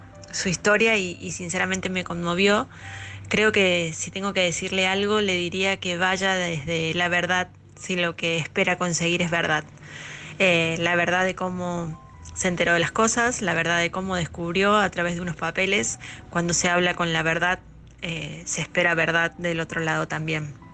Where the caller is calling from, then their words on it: Argentina; desde Argentina.